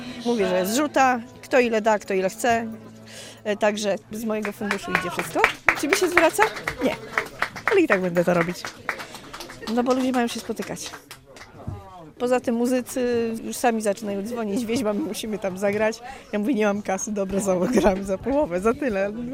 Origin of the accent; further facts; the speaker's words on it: Piątnica, Podlaskie Voivodeship, Poland; also born or lived in Chlewiatki; urodziłam się w Chlewiatkach, później mieszkałam w Piątnicy. Moi rodzice tam znaleźli sobie miejsce.